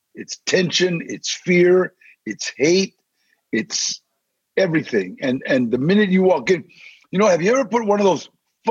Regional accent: Maywood, California, United States; born there; I was born in Maywood, California.

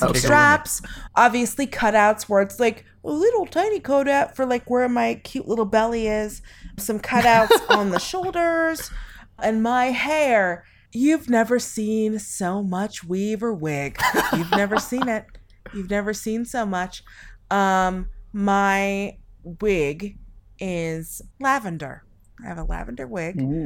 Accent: Seattle, Washington, United States; I am hailing from Seattle, Washington.

